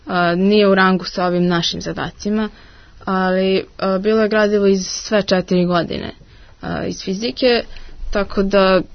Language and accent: Serbian; Serbia; kod nas u Srbiji do državnog takmičenja mi nemamo uopšte eksperiment